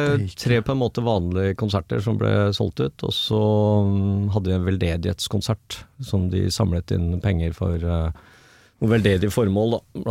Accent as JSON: {"language": "Norwegian", "town": "Drammen", "region": "Buskerud", "country": "Norway", "tie": "born or raised there", "said": "jeg måtte jo starte med Drammensalen i og med at det er liksom hjembyen min."}